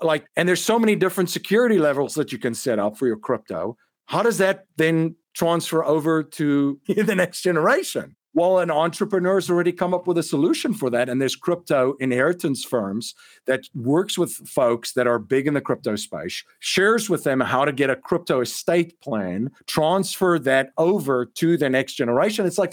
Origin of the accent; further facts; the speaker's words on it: South Africa; what I've seen and growing up in South Africa, it's economic.